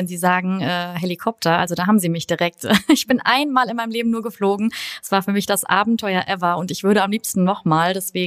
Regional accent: Hesse, Germany; now in Cologne, Germany; weil ich komme aus Hessen ursprünglich, ja. Und da sagt man es auch. Und ich würde auch fast sagen, ich habe mir es abgewöhnt in den 20 Jahren Köln, in denen ich jetzt hier lebe.

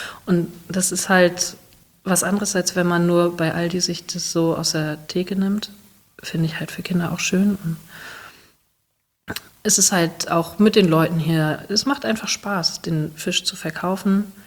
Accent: Niendorf, Hamburg, Germany; Ja, also ich bin hier groß geworden. Meine Mutter oder meine Eltern sind auch schon hier groß geworden. Und mein Urgroßvater war auch Fischer hier in Niendorf.

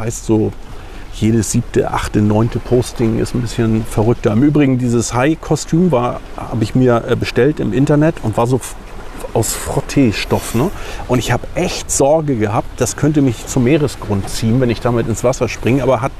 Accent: Puttgarden, Schleswig-Holstein, Germany; Ich bin im Nachbarort groß geworden, in Puttgarden, bin auf Fehmarn geboren

